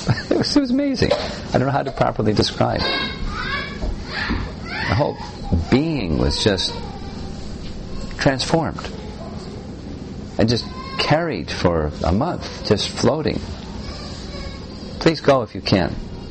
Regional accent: New York, United States; And I'm from New York, where you see lots of people in Central Park or rush hour.

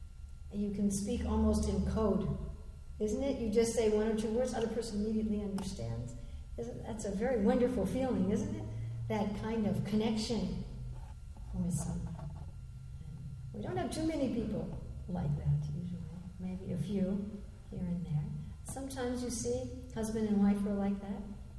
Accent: United States; And I was raised in America. I'm sure you could tell that after I said one or two sentences.

